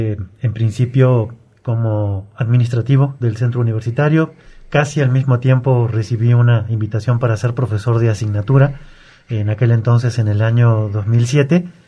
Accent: Uruguay; Estudié la carrera en la Universidad de la República, en Montevideo, Uruguay. Es la universidad pública de mi país de origen.

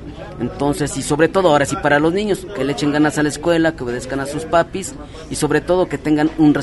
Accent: Zacatecas, Mexico; Después de algunos años me siento contento de volver a reiniciar, a venir aquí a mi tierra, al estado Zacatecas.

